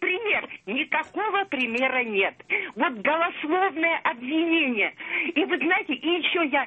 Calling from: Tbilisi, Georgia; Я звоню из Тбилиси.

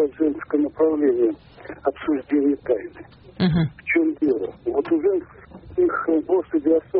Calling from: Samara, Samara Oblast, Russia; Из Самары.

